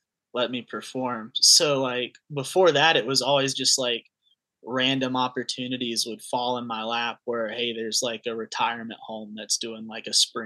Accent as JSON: {"language": "English", "region": "North Carolina", "country": "United States", "said": "Western North Carolina is the home base, but I'm kind of comfortable playing anywhere in my home state right now."}